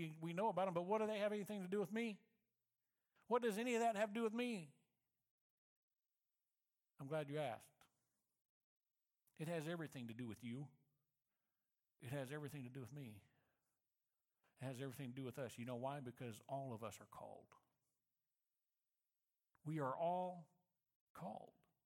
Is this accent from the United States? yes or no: yes; Moberly, Missouri, United States; I drove by the old church where I grew up in Moberly, Missouri.